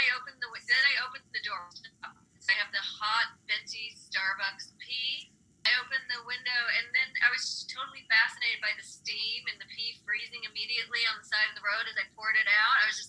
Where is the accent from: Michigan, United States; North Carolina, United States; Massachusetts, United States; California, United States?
California, United States; growing up in California, I love shoes, and you wear nice shoes, and you wear scrappy sandals